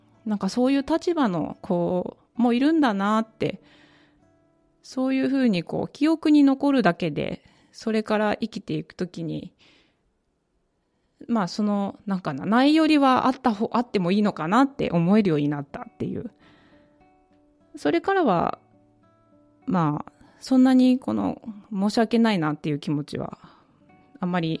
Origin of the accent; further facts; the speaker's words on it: Okayama, Japan; 私は岡山県、岡山育ちでずっと岡山にいます。私の親は九州出身で鹿児島と宮崎なんですが、